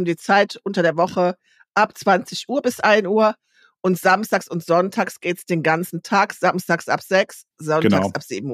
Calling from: Lower Saxony, Germany; wir haben hier bei uns in Ostfriesland, von wo aus ich zugeschaltet bin, die Nachteule.

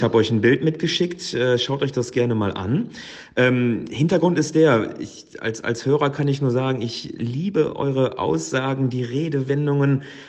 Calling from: Duisburg, North Rhine-Westphalia, Germany; Ich möchte schließen mit der Frage, wie sagt man bei uns in Duisburg? Wat eine geile Nummer.

